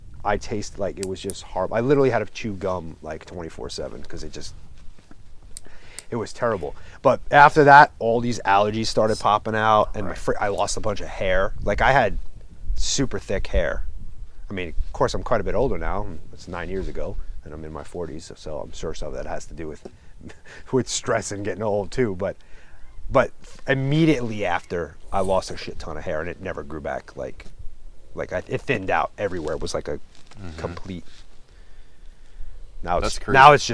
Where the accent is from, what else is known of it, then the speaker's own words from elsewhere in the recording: New York, United States; Because growing up on Long Island, it's like always in the back here.